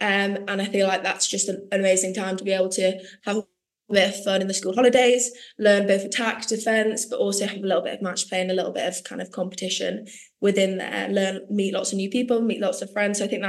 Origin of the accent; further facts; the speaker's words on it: North East England, United Kingdom; As I said, like I grew up in the Northeast, and I think I just got that really strong connection to the Northeast.